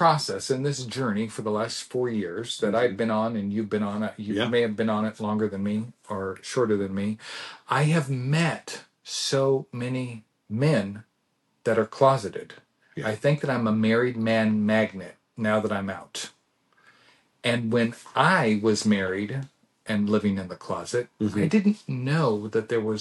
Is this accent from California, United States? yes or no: yes; Glendale, California, United States; But I grew up in Glendale, California.